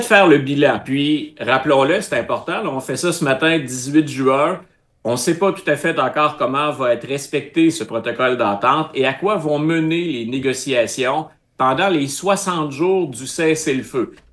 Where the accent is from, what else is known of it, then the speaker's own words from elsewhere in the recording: United States; de côté, je suis un Américain.